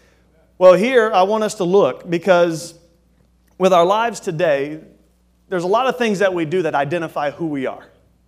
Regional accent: Daytona Beach, Florida, United States; accent: southern drawl; my deep south, you know, southern drawl. Some of you say, deep south, where are you from? All the way as far south as Daytona Beach. And so where the accent comes from, I have no idea

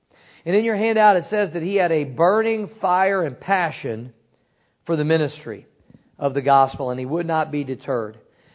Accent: Cape Girardeau, Missouri, United States; We've got a fella that we're helping out right now that's starting a church in my hometown, Cape Girardeau, Missouri.

